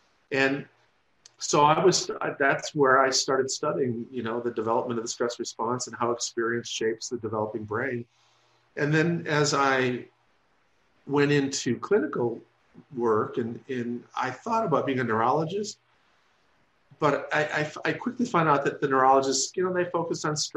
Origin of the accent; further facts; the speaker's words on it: North Dakota, United States; I grew up in North Dakota